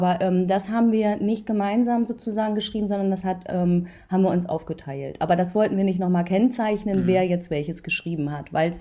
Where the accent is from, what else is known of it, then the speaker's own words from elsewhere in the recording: Bremen, Germany; Wir kommen nämlich aus Bremen.